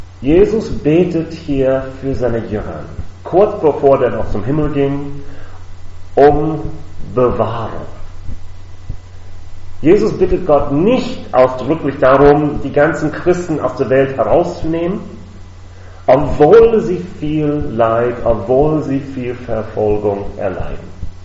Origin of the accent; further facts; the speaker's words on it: Virginia, United States; ich war in Deutschland für ein Jahr, ging wieder zurück in meine Heimat, in den Vereinigten Staaten, Virginia